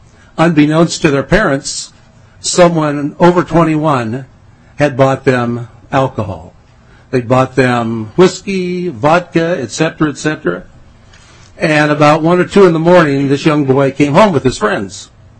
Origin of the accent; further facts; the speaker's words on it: Ohio, United States; I grew up in Northeast Ohio, not too far from Akron, Ohio.